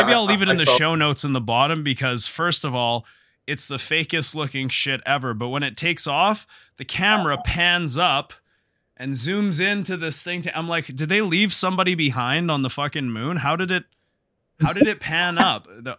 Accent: Canada; I'm Canadian

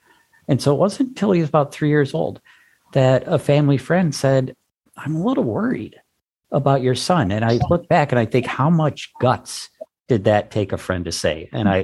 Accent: Ohio, United States; now in Wisconsin, United States; I had to learn a lot about Wisconsin because I am a transplant from Ohio.

